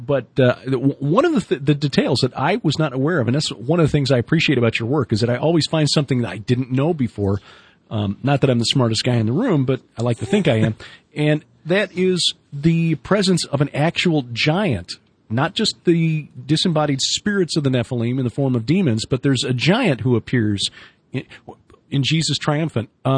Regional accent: Chicago, Illinois, United States; I don't know. I'm from Chicago.

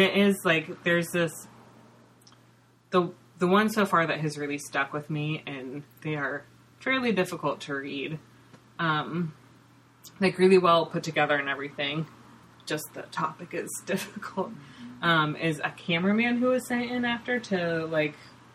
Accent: United States; I mean, I'm American, I'm reading it.

